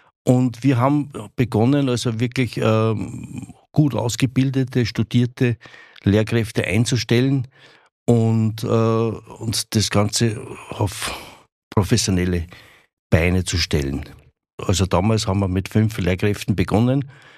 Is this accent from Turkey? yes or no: no; Wieselburg, Lower Austria, Austria; Vor fast 38 Jahren bin ich aus Oberösterreich nach Wieselburg zurückgekommen, weil ich bin ja Wieselburger.